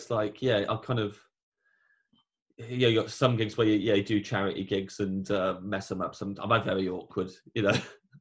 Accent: England, United Kingdom; I'm this English guy doing a very kind of, I've got a very British sense of humor

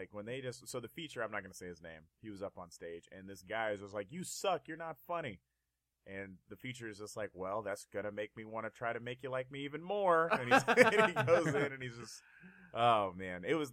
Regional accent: Seattle, Washington, United States; also born or lived in California; I'm originally from Seattle, but I lived in California.

